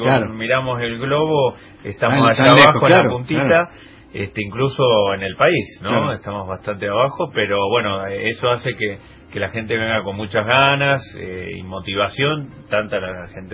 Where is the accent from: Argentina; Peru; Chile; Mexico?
Argentina; Río Gallegos, Santa Cruz; also born or lived in Buenos Aires / El Calafate; Sí, nací en Buenos Aires, pero de los 4 años ya por Río Gallegos y Calafate, así que 40 años en la zona